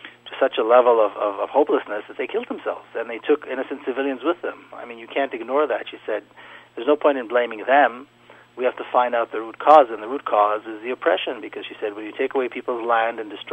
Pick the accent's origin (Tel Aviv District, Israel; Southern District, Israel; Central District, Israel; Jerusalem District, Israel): Jerusalem District, Israel; Jerusalem; now in United States; Now, I was born and raised in Jerusalem. But Jerusalem, which is supposedly a mixed city, is also very segregated. It's a very racist city.